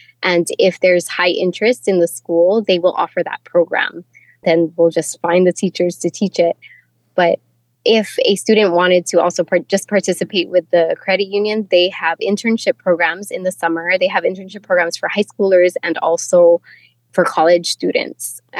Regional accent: Ewa Beach, Hawaii, United States; Well, I came from Eva Beach and our demographic was a little bit different in the 90s.

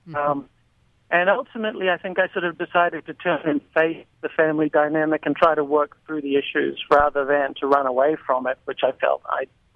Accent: New Zealand; accent: New Zealand; now in United States; My accent is from New Zealand. I live here now.

